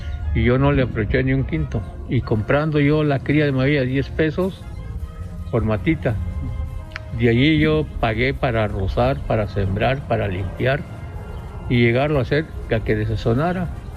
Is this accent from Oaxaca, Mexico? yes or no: yes; San Juan La García, Oaxaca, Mexico; vivo aquí en la colonia Pinos, pero soy residente de San Juan La García, municipio del nombre, del distrito San Carlos Yucatepec, del estado de Oaxaca. De origen, pues, campesino.